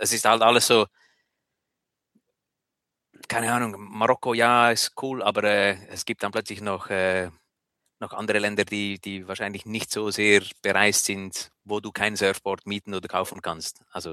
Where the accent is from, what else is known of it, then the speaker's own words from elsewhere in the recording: Switzerland; wenn ich sage, ich fahre Ski als Schweizer